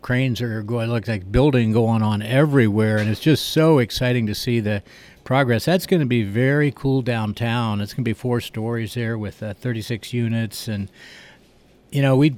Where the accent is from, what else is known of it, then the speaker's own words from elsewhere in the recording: Cincinnati, Ohio, United States; now in Mason City, United States; I grew up in Cincinnati and was out of work and out of school and was offered a job at the Globe Gazette.